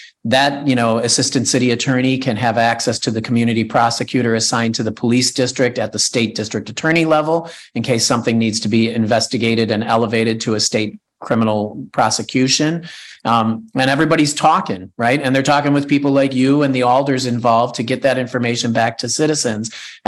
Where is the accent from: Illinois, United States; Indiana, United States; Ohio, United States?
Illinois, United States; Chicago; now in Milwaukee, United States; I'm from Chicago, Evan. That shouldn't be hard to scale up here in Milwaukee, right?